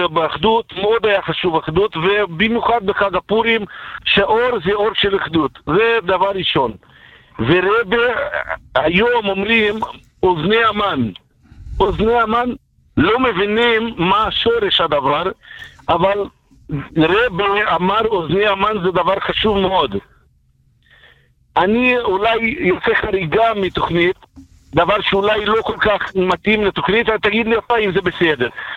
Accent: Kfar Chabad, Central District, Israel; מהכפר, מהכפר חבד.

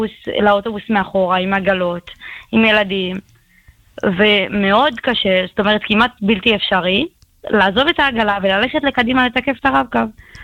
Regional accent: Netivot, Southern District, Israel; אנחנו מנתיבות.

